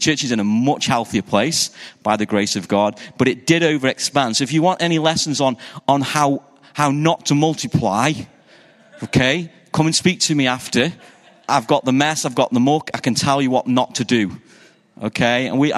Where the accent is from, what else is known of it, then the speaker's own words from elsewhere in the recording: Stoke-on-Trent, West Midlands, United Kingdom; I'm from the UK. I'm from a city called Stoke-on-Trent. It's pretty much in the middle of the UK. If you've heard of Manchester, we're about an hour south of Manchester, and an hour south of us is Birmingham.